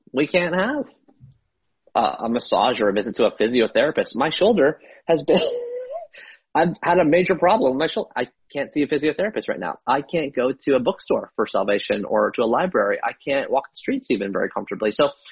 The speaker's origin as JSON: {"language": "English", "country": "Canada", "tie": "born there", "said": "My dad came to Canada in 1966. I was born in Canada in 1979."}